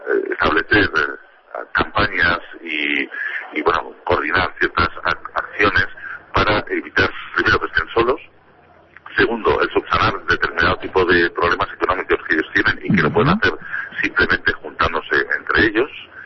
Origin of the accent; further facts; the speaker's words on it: Fuenlabrada, Community of Madrid, Spain; Yo recuerdo cuando era pequeño, incluso aquí en Fuenlabrada